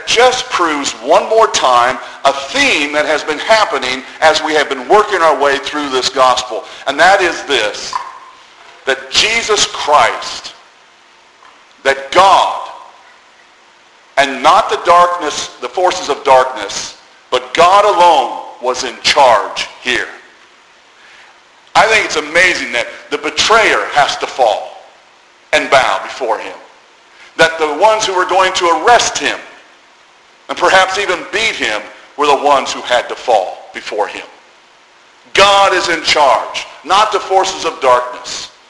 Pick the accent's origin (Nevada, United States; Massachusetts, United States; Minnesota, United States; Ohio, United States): Massachusetts, United States; Boston; born there; I can't plan where I was born. I was born in Boston.